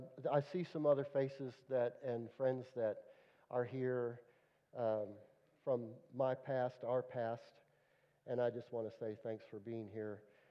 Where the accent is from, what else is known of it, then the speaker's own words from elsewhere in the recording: California, United States; also born or lived in Texas; I am from California, but I did live in Texas.